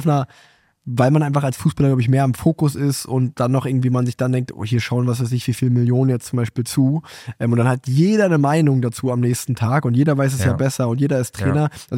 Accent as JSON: {"language": "German", "town": "Unna", "region": "North Rhine-Westphalia", "country": "Germany", "tie": "born or raised there", "said": "ich bin in Unna groß geworden, das ist direkt bei Dortmund, deswegen bin ich großer Borussia Dortmund-Fan"}